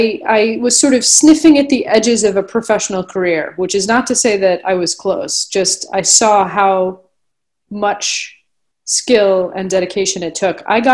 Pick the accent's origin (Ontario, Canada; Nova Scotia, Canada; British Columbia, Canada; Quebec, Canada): Quebec, Canada; Montreal; I grew up in Montreal, which is not known as a tennis hotbed.